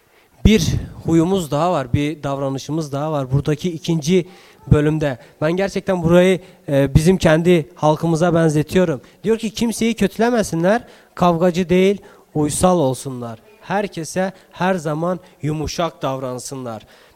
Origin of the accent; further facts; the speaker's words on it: Bingöl, Turkey; ben doğmuş ve büyümüş olduğum bir şehir vardı benim. Ben Bingöllüyüm, ben orada doğdum, orada büyüdüm ve o şehir gerçekten bir Texas gibiydi.